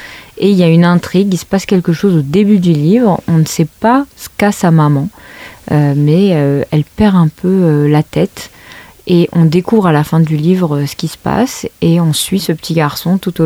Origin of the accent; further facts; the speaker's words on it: Morocco; Même si j'ai grandi au Maroc, je n'ai pas du tout grandi dans cette région-là.